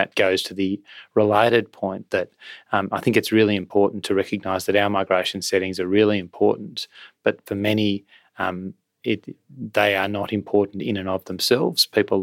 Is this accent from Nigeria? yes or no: no; Australia; In visiting the country as an Australian minister, I'm obviously not making any judgment on domestic politics in the UK.